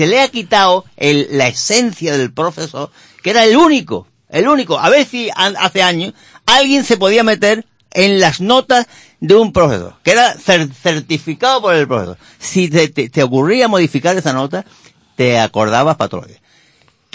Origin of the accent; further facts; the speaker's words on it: Andalusia, Spain; que me apena como andaluz que cada vez que hay alguna referencia de cualquier tipo, educativo, sanitario, de renta, de PIB, estemos en último lugar.